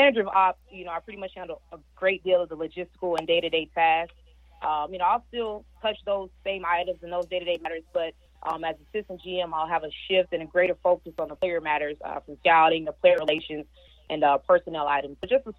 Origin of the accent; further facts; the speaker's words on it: Atlanta, Georgia, United States; Excited to be back home in my home state of Atlanta, Georgia, just ready to get things underway in College Park.